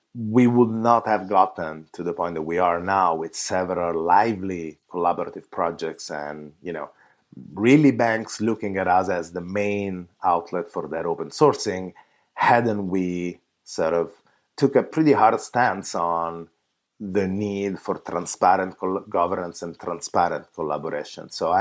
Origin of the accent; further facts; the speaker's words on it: Italy; English is a second language; now in San Francisco, United States; As you can hear from my accent, I I live in San Francisco, but I'm from that Italian part, I guess, of San Francisco. I actually come from Italy.